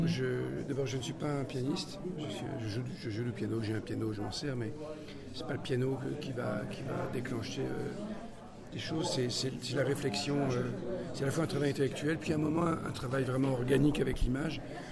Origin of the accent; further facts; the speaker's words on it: France; Je suis français, mais à Hollywood